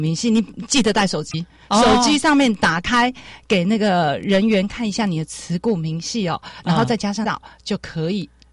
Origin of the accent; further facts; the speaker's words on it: Taiwan; 我从台湾来的